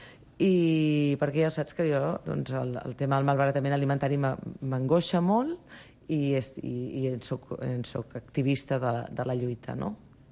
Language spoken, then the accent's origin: Catalan; Granollers, Catalonia, Spain; Jo sóc filla de Granollers